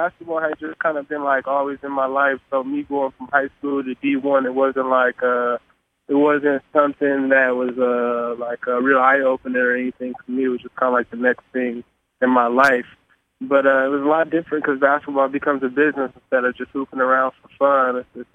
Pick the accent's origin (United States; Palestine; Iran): United States; Lake Stevens, Washington; One of those schools that I kind of grew up by because I grew up in Lake Stevens, so I always wanted to go to Western